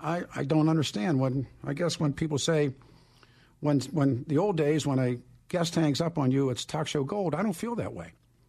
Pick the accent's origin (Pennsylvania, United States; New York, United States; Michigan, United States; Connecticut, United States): Pennsylvania, United States; Pittsburgh; I mean, I grew up in Pittsburgh. I mean, it speaks for itself.